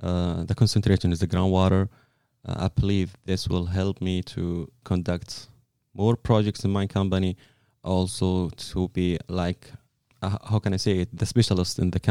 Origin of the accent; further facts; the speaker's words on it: Saudi Arabia; now in United States; Hi, I'm from Saudi Arabia.